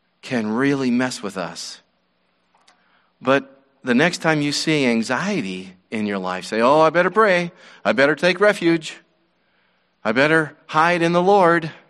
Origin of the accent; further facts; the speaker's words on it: Wyoming, United States; Where I was raised in Wyoming, it's the largest national elk refuge in North America.